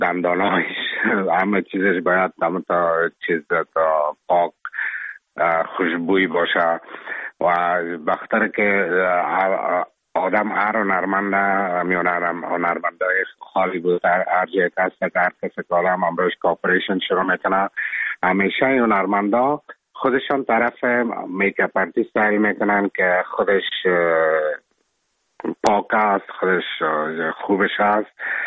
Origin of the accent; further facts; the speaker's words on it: Afghanistan; now in Czech Republic; ما افغان هستم